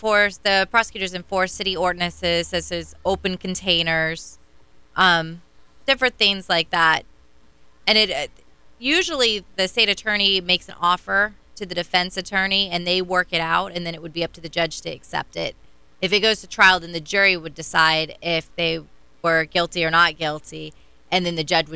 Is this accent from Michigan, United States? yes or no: no; Florida, United States; I'm from Brevard County. I love it here.